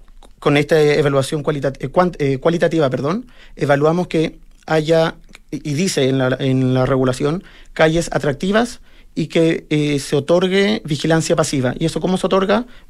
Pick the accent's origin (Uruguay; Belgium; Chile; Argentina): Chile; San Joaquín, Santiago Metropolitan; yo crecí en San Joaquín, departamental con Santa Rosa, un barrio típico, con casas de 200 metros cuadrados